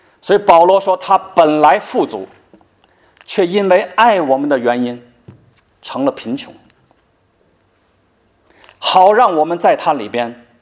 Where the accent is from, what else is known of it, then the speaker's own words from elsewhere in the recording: Tianjin, China; 我是天津人，天津是个工业城市，所以空气特别不好。